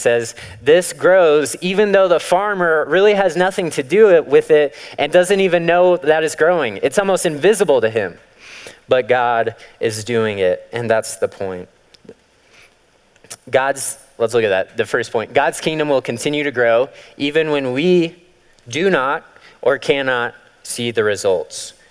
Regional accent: Missouri, United States; I'm from Missouri. Like, grass does grow by itself there. And then I came here and I didn't know that lawns were an investment

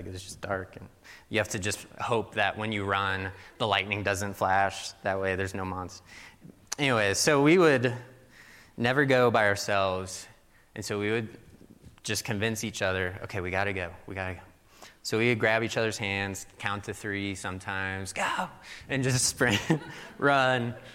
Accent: Missouri, United States; So I grew up in Missouri, and they have, like, loud thunder, like, huge thunderstorms there.

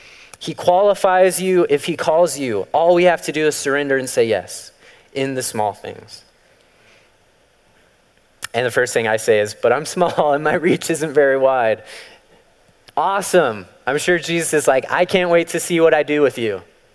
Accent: Missouri, United States; I'm from Missouri. Like, grass does grow by itself there. And then I came here and I didn't know that lawns were an investment

